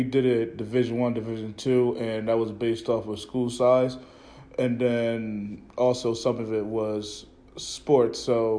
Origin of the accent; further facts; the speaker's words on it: Seaford, Delaware, United States; So I went to high school, went to Woodbridge High School in Delaware, and my hometown is Seaford, Delaware.